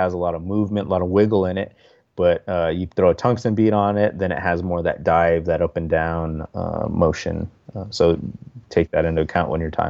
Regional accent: San Felipe Pueblo, New Mexico, United States; So our culture, the Pueblo culture, so I'm from San Felipe Pueblo, Laguna, and Hopi.

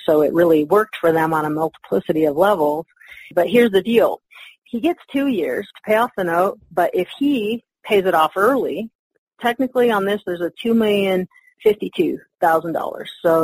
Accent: Carson City, Nevada, United States; So here in my hometown of Carson City, Nevada, somebody had a mobile home note.

